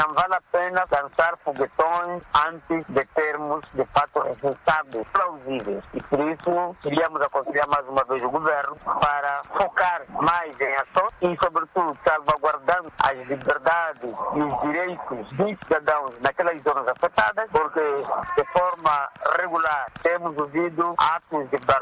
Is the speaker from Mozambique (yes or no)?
yes; Mozambique; todos nós como moçambicanos estarmos vigilantes para que o terrorismo não se alastre ao país.